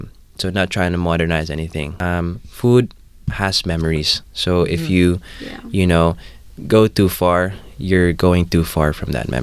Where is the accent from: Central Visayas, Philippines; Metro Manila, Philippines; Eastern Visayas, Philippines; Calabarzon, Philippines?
Central Visayas, Philippines; Cebu; growing up in Cebu, we were just exposed to so many different, you know, palettes of food.